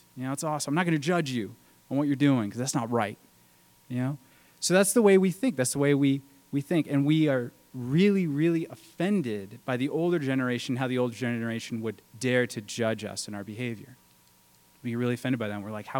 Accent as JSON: {"language": "English", "country": "United States", "said": "I was taught as an American that if you're wealthy, it's because you worked hard."}